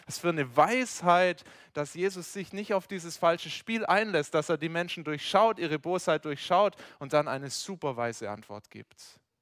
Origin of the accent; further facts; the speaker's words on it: St. Johann Bleichstetten, Baden-Württemberg, Germany; von meiner Heimat erzählt, diesem schönen Dorf St. Johann Bleichstetten auf der Schwäbischen Alb.